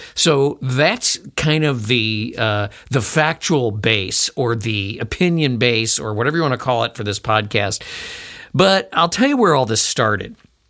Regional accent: Chicago, Illinois, United States; also born or lived in Baltimore / Washington / Richmond; now in Minnesota, United States; as a typical Minnesotan or upper Midwesterner, I was raised in Chicago and have lived in Minnesota a lot longer than I lived in Chicago.

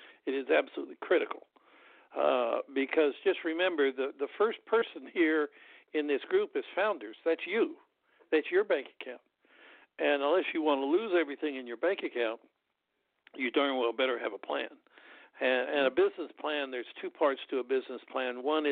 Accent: Kansas, United States; the only reason they took me is because I was from Kansas, a Kansas farmer, and everybody else there was from New England pretty much and from wealthy people.

